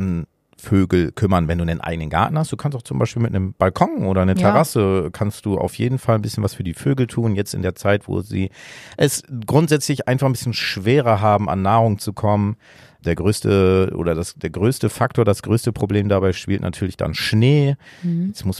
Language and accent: German; Lower Saxony, Germany; Und wir haben auf dem Land gelebt. Also in so einem ganz kleinen Dorf bin ich groß geworden in Ostfriesland.